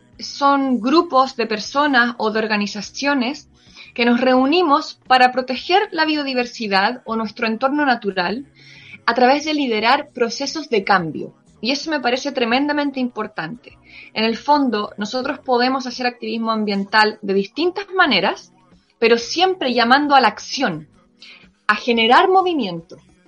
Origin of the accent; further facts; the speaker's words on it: Chile; Soy chilena, vivo en la Patagonia de Chile, es decir, en la colita del continente. Vivo en una isla que se llama Isla Riesco, que es una de las zonas más deshabitadas que hay en Chile.